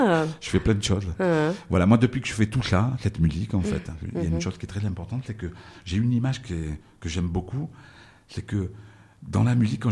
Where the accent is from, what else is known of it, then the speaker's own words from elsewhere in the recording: Digne, Provence-Alpes-Côte d'Azur, France; born there; Moi, je suis né à Digne, mais j'ai des origines aussi maghrébines.